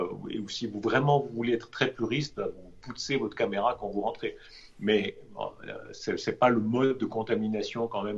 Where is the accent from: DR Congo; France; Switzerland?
Switzerland; même les plus critiques d'entre eux avaient forcément pas la même attitude que nous en Suisse, de loin, etc.